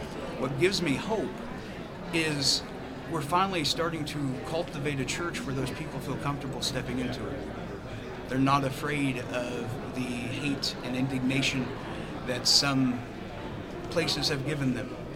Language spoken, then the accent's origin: English; Linton, Indiana, United States; I'm from Linton, Indiana. The church that I am currently serving in is called Jasonville United Methodist Church. Funny thing is, it's only about a hop, skip, and a jump from Linton. So I'm sort of serving in the community that I grew up in.